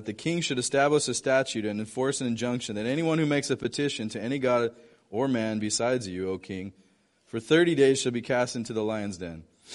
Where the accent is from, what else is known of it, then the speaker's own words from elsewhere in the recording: United States; I mean, as an American, you're thinking, okay, what's going to blow up?